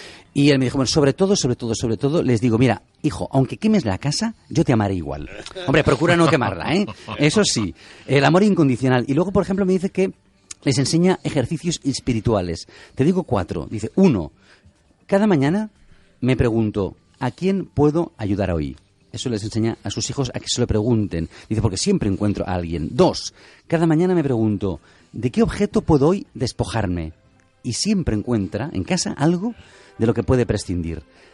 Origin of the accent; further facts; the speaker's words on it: Catalonia, Spain; Yo soy catalán